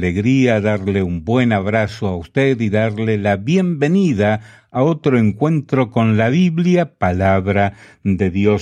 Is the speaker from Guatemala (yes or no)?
yes; Guatemala; now in United States; vivo aquí en Nebraska, Estados Unidos, soy guatemalteco viviendo en este país de Estados Unidos.